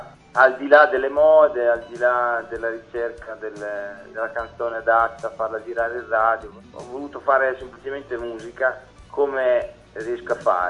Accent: Rimini, Emilia-Romagna, Italy; chi non è della zona, io sono di Rimini

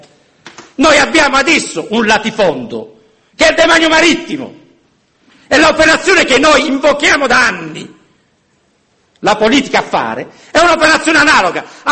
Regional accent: Apulia, Italy; io vengo dalla Puglia, voi lo sapete

